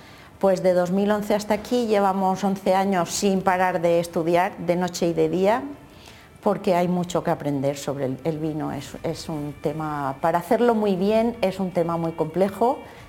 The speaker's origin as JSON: {"language": "Spanish", "town": "Novelda", "region": "Valencian Community", "country": "Spain", "said": "mi abuelo en Novelda, yo soy de Novelda, mi abuelo sí tenía unas viñas, pero de uva de mesa, que es lo típico del Vinalopó."}